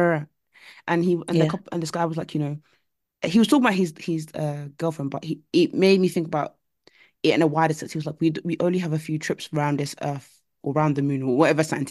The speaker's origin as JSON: {"language": "English", "country": "United Kingdom", "said": "oh, no, it's just fine. I'm just being British."}